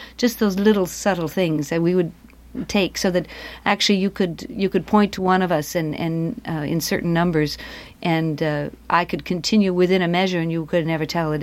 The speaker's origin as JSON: {"language": "English", "region": "California", "country": "United States", "said": "But they almost didn't hire me because they heard that I was from California"}